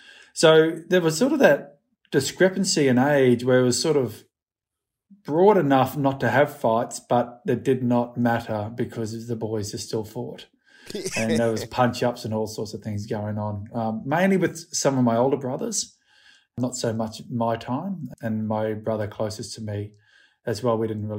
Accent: Mount Isa, Queensland, Australia; So I grew up in Mount Isa, but I've always said one of nine kids

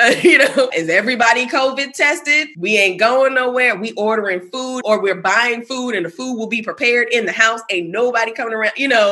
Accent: Brooklyn, New York, United States; also born or lived in Bronx; And born and raised in Brooklyn, moved to the Bronx when I was a preteen.

